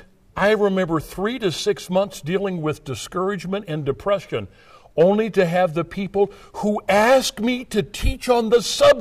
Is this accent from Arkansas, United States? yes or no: no; St. Louis, Missouri, United States; now in Chicago, United States; I'm from St. Louis. I'm a St. Louis boy. I pastored in St. Louis for 8 years.